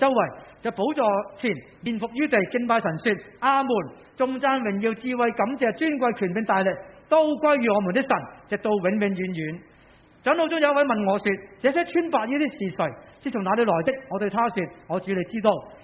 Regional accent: Hong Kong; 我们香港人呢好鍾意睇到啲有形有体嘅嘢，我以前做地产嘅

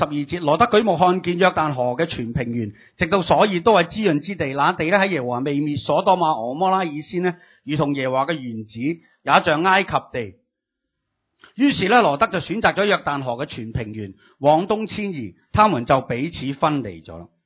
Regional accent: Hong Kong; 我哋香港人成日都讲，系咪？

